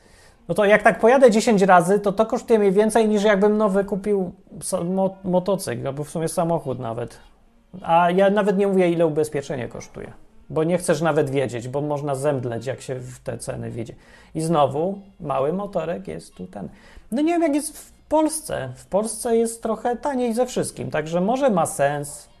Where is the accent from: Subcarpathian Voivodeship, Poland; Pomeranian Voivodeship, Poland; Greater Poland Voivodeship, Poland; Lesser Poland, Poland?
Lesser Poland, Poland; Kraków; bo ja tam się urodziłem i wychowałem. Ja nie mogę uwierzyć to, co jak Kraków wygląda.